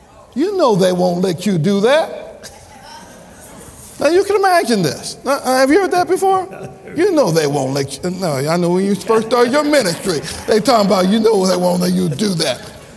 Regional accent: Clinton, Missouri, United States; Growing up in Clinton, Missouri, and growing in a kind of that segregated environment that we're talking about, and being integrated into the school system and so forth, people weren't that nice.

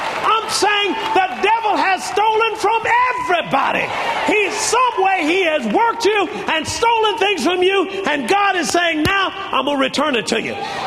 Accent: Alabama, United States; I was brought up in Alabama. When I was brought up, you could not swim in the swimming pool that the whites swim in my town. You could not go to their school.

